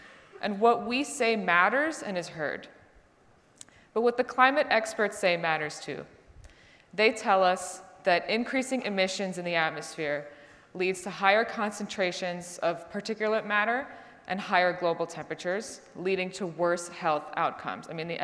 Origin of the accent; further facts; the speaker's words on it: New York, United States; I mean, I'm from New York originally. I had never experienced a dry heat like this before in my life.